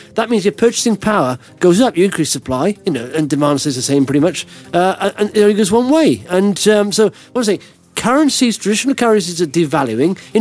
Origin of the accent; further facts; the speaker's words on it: Blackwood, Wales, United Kingdom; I went to the flower mill, which is a really dodgy pub in my hometown of Blackwood.